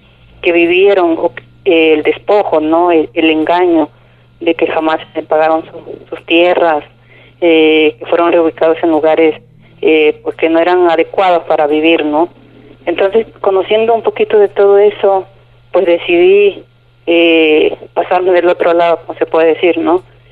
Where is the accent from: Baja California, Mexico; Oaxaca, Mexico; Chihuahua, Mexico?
Oaxaca, Mexico; Paso de la Reina; pienso en mi pueblo, ¿no? Que si llegara a construir el megaproyecto de la presa hidroeléctrica, Paso de la Reina pues va a desaparecer